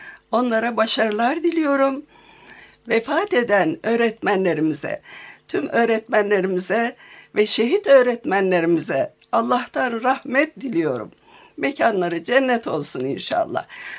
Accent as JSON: {"language": "Turkish", "town": "Araç", "region": "Kastamonu", "country": "Turkey", "tie": "born or raised there", "said": "Biz köyde büyüdük. İlçemizde sadece ilk ve ortaokul vardı."}